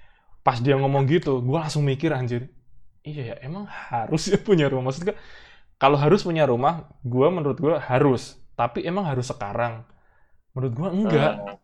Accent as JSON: {"language": "Indonesian", "town": "Madiun", "region": "East Java", "country": "Indonesia", "said": "Gue Madiun, coy. Gue Madiun"}